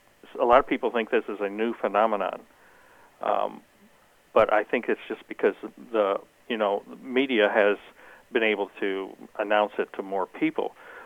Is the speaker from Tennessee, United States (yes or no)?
no; Missouri, United States; I'm a skeptic. I'm born and raised in Missouri, and I'm a very skeptical person by my nature.